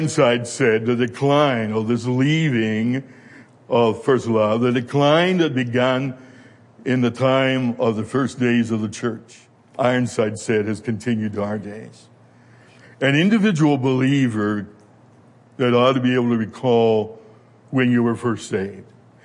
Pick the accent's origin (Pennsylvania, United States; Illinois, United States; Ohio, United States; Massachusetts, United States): Pennsylvania, United States; I was born in Pennsylvania, reared in Pennsylvania, raised as a Presbyterian